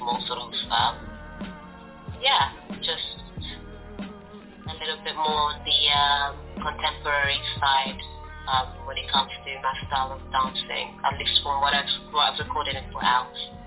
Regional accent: Angola; There's another name in there, but you know, as being British, I'm from Angola, and we usually have four names

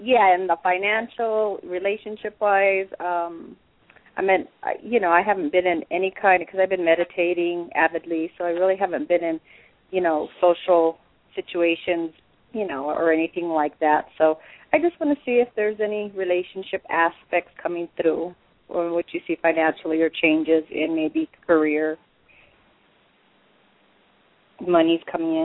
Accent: Phoenix, Arizona, United States; born there; My birth date is 8/24/70. I was born in Phoenix, Arizona at 10:22 a.m.

